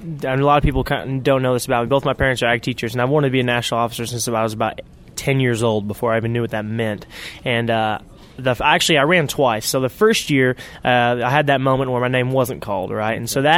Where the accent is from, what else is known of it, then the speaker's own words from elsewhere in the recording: Portland, United States; then back home in my hometown in Portland as well, trying to fulfill people's needs there.